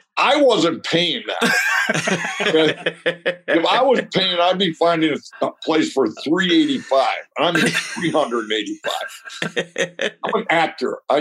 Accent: Chicago, Illinois, United States; It's, you know, I'm from Chicago.

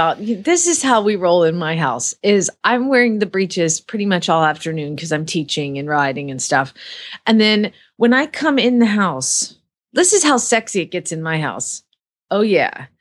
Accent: Phoenix, Arizona, United States; from Phoenix, Arizona

